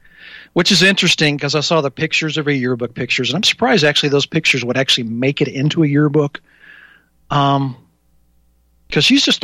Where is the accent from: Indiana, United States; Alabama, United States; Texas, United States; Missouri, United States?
Indiana, United States; now in California, United States; I grew up in Indiana, so liberal California may be a totally different scenario there.